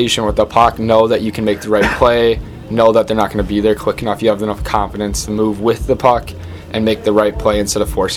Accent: Minnesota, United States; growing up in Minnesota, you always see it on TV and you want to play in it

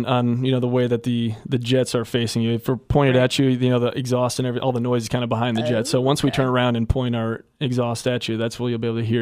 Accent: Minnesota, United States; Well, I'm from Minnesota, actually.

